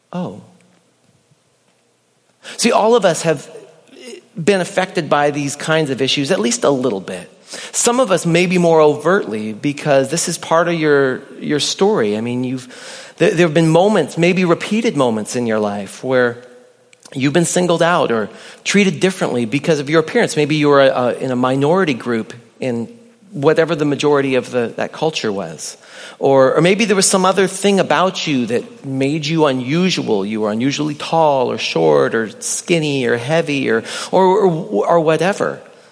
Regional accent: British Columbia, Canada; also born or lived in Yakima / Chicago; now in United States; I grew up in British Columbia, and then I lived in Yakima, and in, well, some in Chicago, and then here, you know, I'm a 5'10" white American male

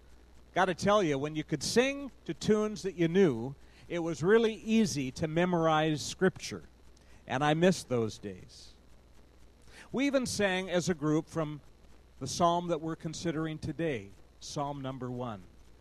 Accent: Wenatchee, Washington, United States; moved away as an adult; I grew up in Wenatchee, but Columbia Grove's only been around for 8 years, and I left in 1970 when I went away to college and never have really lived here.

